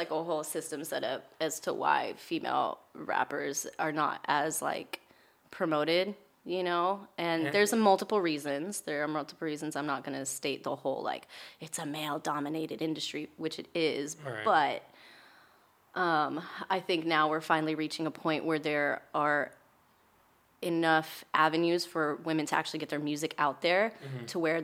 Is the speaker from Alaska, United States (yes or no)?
no; Fort Worth, Texas, United States; I grew up in Fort Worth, Texas.